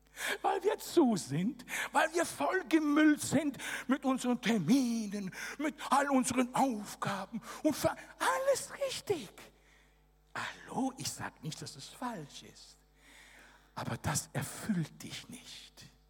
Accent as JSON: {"language": "German", "country": "Italy", "said": "Ich bin Italiener, ich kann es euch sagen."}